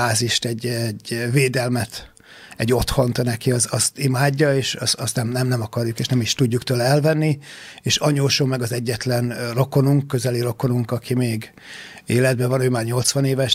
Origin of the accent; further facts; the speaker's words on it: Debrecen, Hajdú-Bihar, Hungary; also born or lived in Tiszafüred; És igen, Tiszafüreden születtem, és Debrecenben nőttem föl, de debreceniek, ők Debrecennek nyilvánítottak engem.